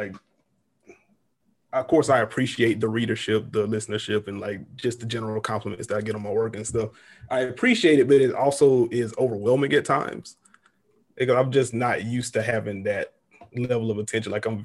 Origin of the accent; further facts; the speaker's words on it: South Carolina, United States; now in Charlotte, United States; Well, I'm from a small town in South Carolina, just recently moved to Charlotte earlier this year.